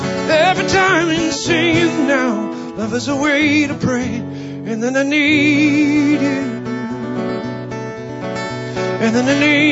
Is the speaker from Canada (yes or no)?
yes; Yellowknife, Northwest Territories, Canada; Growing up in Yellowknife, there were sort of two schools of music.